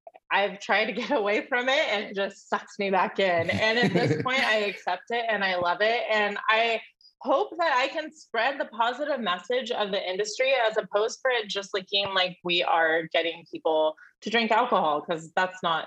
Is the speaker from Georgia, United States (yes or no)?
no; California, United States; also born or lived in Weitchpec; Yeah, I grew up in Humboldt County. Not only do I have family here in town in Arcata, but I have family from our reservation up in Wichpet, where I lived half and half for most of the time.